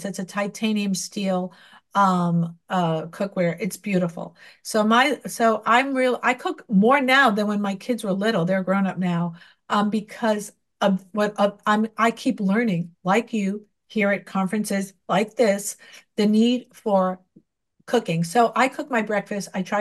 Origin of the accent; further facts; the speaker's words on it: New York City, New York, United States; I'm from the Lower East Side, New York City, folks.